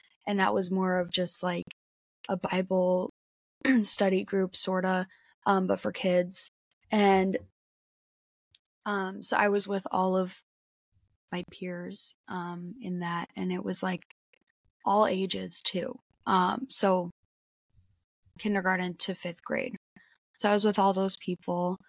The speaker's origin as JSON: {"language": "English", "town": "Aurora", "region": "Illinois", "country": "United States", "tie": "born there", "also_born_or_lived": "St. Charles", "said": "I was born in Aurora, and then my family lived in St. Charles for the first year of my life, and then we moved."}